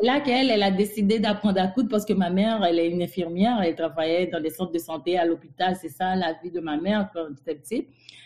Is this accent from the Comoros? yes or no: no; Cap-Haïtien, Nord, Haiti; moi, je suis une haïtienne, donc je viens de la deuxième ville d'Haïti, le Cap-Haïtien.